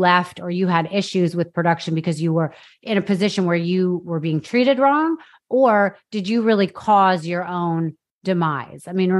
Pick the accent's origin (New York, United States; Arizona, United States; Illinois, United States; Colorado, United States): New York, United States; I went to private school in New York. I grew up in New York.